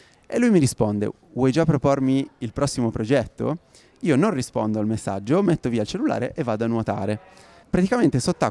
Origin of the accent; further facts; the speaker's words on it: Turin, Piedmont, Italy; sono nato e cresciuto a Torino, che per un surfista non è così normale, diciamo.